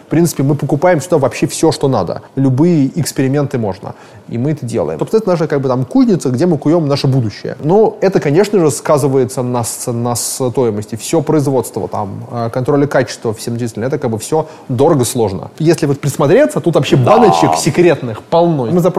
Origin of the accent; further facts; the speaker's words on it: Russia; я не скрываю, как бы, что я из России.